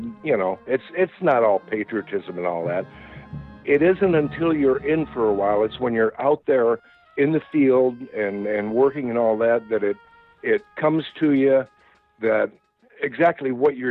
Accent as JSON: {"language": "English", "town": "Sioux City", "region": "Iowa", "country": "United States", "tie": "born or raised there", "also_born_or_lived": "Charleston, South Carolina / England", "said": "I came back here to Sioux City, and I was recruiting back here in my hometown."}